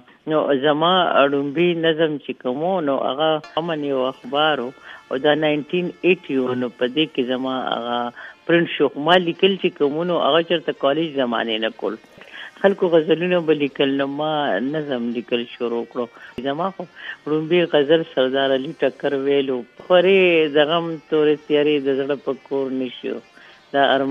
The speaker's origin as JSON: {"language": "Pashto", "town": "Mardan", "region": "Khyber Pakhtunkhwa", "country": "Pakistan", "tie": "born or raised there", "said": "زه د مردان یم, زه هلته پیدا شوی یم"}